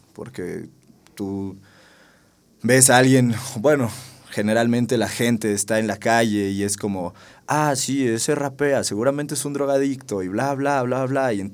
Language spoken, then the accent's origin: Spanish; Mexico City, Mexico; Yo era un niño que crecí en la Agrícola Oriental, uno de los 10 barrios más peligrosos de México hasta la fecha.